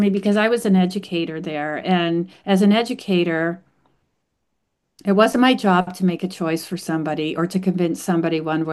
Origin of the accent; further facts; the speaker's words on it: Canada; now in United States; I'm Canadian, I live in the States, but my family lives in Canada.